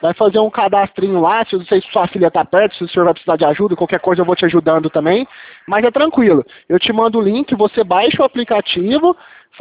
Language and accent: Portuguese; Franca, São Paulo, Brazil; É, eu sou de Franca, São Paulo aqui, eu sou do interior, sou vizinho de Ribeirão Preto.